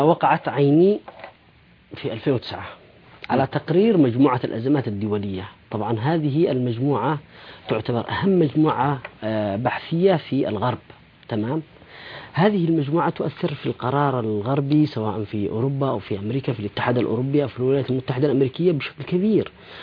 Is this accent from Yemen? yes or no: yes; Yemen; نحن عندنا في اليمن، رمنا في اليمن